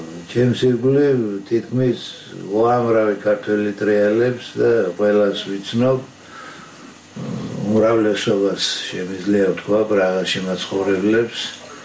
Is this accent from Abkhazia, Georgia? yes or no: no; Tbilisi, Georgia; also born or lived in Batumi; დავიბადე ბათუმში, დავიზარდე თბილისში დედობაში. ეზოში ვისწავლე ფეხბურთის თამაში.